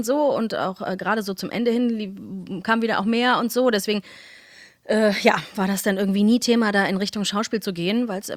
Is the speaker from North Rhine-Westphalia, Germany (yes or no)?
yes; Cologne, North Rhine-Westphalia, Germany; Ich bin in Köln geboren, aufgewachsen.